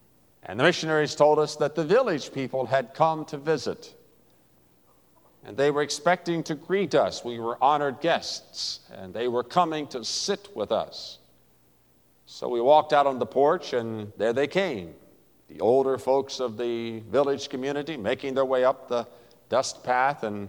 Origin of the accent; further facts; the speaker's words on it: West Virginia, United States; Now, I'm from West Virginia. I've done more than my share of sitting.